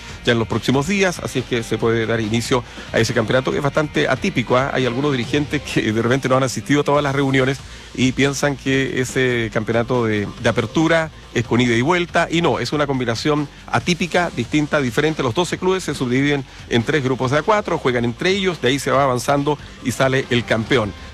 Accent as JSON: {"language": "Spanish", "country": "Chile", "said": "tal cual como somos los chilenos, cariñosos, afectuosos"}